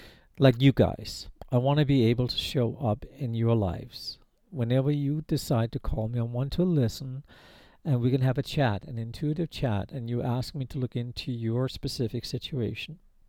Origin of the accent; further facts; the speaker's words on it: Denmark; I am a Dane. I go … That's who I am. Okay. So I came from the Nordics. I have that Nordic background.